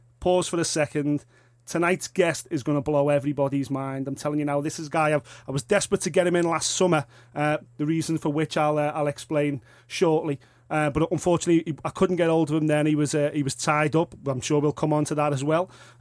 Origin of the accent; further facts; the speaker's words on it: Liverpool, North West England, United Kingdom; We're from a similar part of Liverpool. We're both from the South End. We both grew up as teenagers